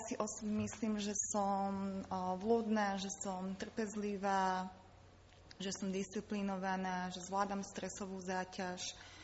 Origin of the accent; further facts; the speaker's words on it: Šaľa, Nitra Region, Slovakia; pochádzam z Ošala, kde pôsobím ako advokátka.